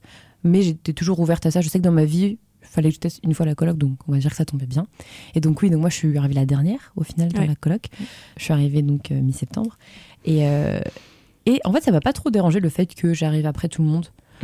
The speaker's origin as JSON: {"language": "French", "region": "Pays de la Loire", "country": "France", "said": "parce que moi, je viens de Vendée."}